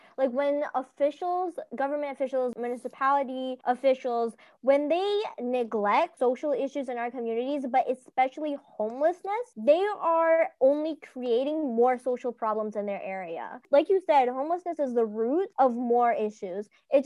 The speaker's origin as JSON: {"language": "English", "town": "Moncton", "region": "New Brunswick", "country": "Canada", "said": "I'm actually from New Brunswick. I was born in Moncton, and Moncton is a large city."}